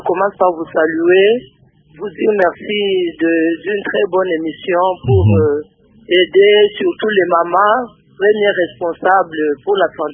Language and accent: French; Kinshasa, DR Congo; je suis servante de Dieu, je suis visionnaire messagère, je suis ici en mission dans la ville de Kinshasa, dans mon pays.